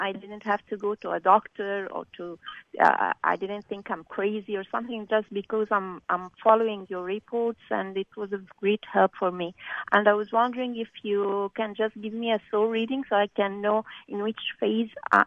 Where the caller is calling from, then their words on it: Cairo, Cairo Governorate, Egypt; I'm calling from Egypt, from Cairo.